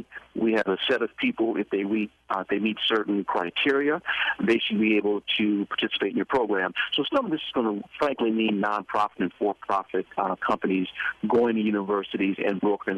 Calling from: Washington, District of Columbia, United States; So I'm calling you from Washington, D.C. right now

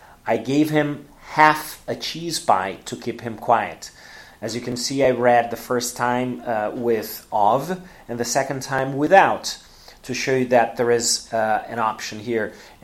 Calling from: Porto Alegre, Rio Grande do Sul, Brazil; English is a second language

